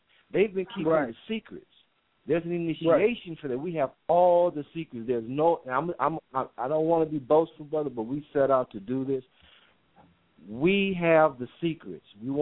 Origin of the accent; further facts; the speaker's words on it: Texas, United States; that's kind of cold for me. I'm a Texan.